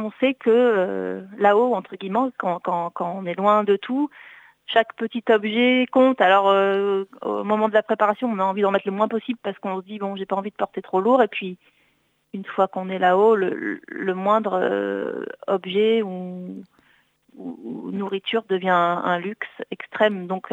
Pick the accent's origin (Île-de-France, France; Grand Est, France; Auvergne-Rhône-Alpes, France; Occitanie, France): Auvergne-Rhône-Alpes, France; Échirolles; je suis née à Échirolles, tout près du Contre-le-Vercors. Et toute petite, j'ai toujours eu vue sur les montagnes, que ce soit à l'est, à l'ouest, au nord, voilà. J'ai vécu dedans, même si je suis une urbaine, hein, je suis vraiment une citadine